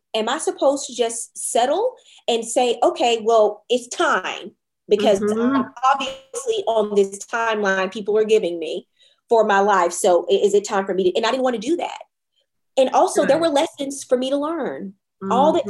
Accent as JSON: {"language": "English", "region": "Louisiana", "country": "United States", "moved": "as an adult", "lives_now": "New York, United States", "said": "And I moved from Louisiana to New York. So I started really dating when I moved to New York City."}